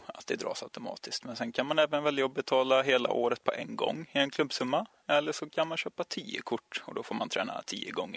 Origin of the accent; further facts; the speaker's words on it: Nossebro, Västra Götaland County, Sweden; eftersom jag kommer ifrån Nossebro